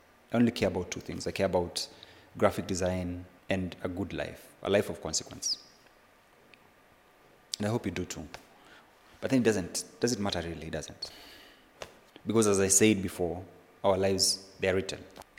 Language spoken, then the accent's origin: English; Kenya; it's this podcast sort of becomes me championing what it means for me being a Kenyan.